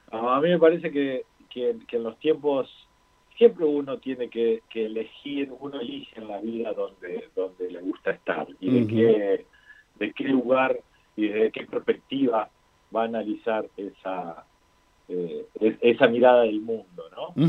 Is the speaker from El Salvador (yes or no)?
no; Argentina; una situación compleja que estamos atravesando como argentinos y argentinas